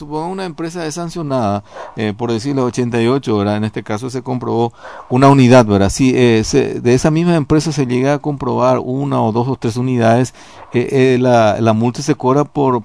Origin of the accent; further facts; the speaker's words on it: Paraguay; así somos los paraguayos, ¿verdad?